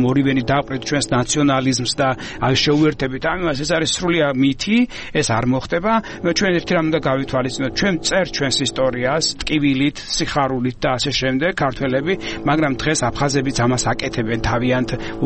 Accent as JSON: {"language": "Georgian", "region": "Samegrelo-Zemo Svaneti", "country": "Georgia", "said": "მეც ასე ვთქვათ, მეზობელი კუთხიდან ვარ, სამეგრელოდან ვარ წარმოშობით"}